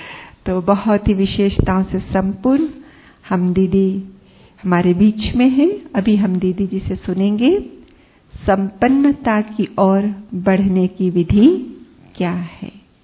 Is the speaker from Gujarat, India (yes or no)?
no; Nagpur, Maharashtra, India; चूंकि हम ओरिजिनली महाराष्ट्र से निकले हैं, तो नागपुर सब छोड़ से हैं हम, तो नागपुर में रहे